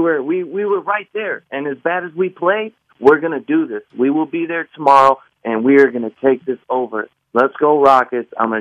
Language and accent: English; Chicago, Illinois, United States; now in Houston, United States; Well, you know, I grew up in Chicago most of my life. Now I live in Houston